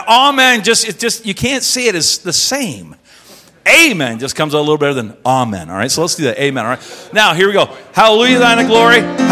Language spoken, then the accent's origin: English; Simcoe, Ontario, Canada; I was born and raised here in Simcoe, Ontario. This is my hometown. This is my home church.